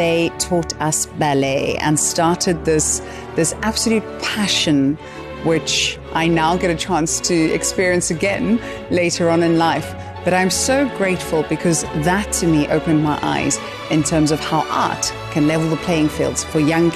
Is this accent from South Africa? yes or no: yes; Blackheath, Western Cape, South Africa; the performing arts was as a young girl growing up in Blackheath.